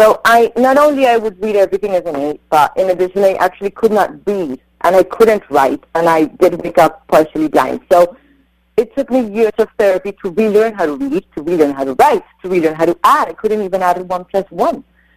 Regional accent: Colombia; now in Westport, United States

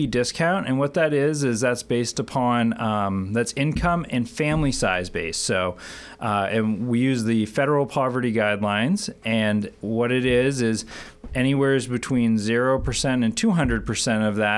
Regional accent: Lincoln, Maine, United States; So I'm originally from Lincoln, Maine, and prior to coming down here, I was working up at Katahdin Valley Health Center

